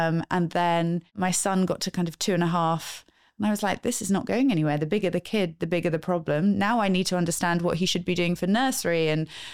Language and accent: English; Peterborough, East of England, United Kingdom; now in London, United Kingdom; Originally, I'm from Peterborough.